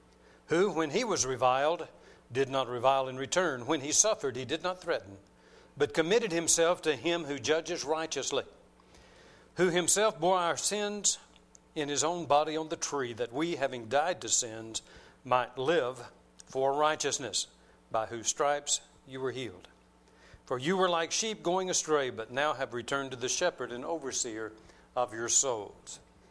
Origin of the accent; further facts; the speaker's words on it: Texas, United States; now in Burnet, United States; But now, Burnet is home. We moved to West Texas when I was very young, 3 or 4 years old, and Dad went to work in the oil field.